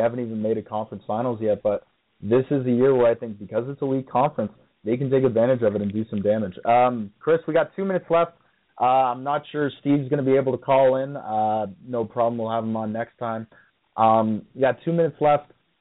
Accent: Canada; It was one of the best moments of being a Canadian.

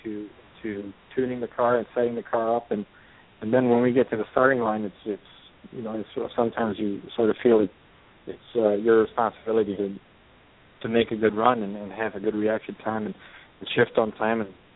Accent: Aruba; and we're from Aruba.

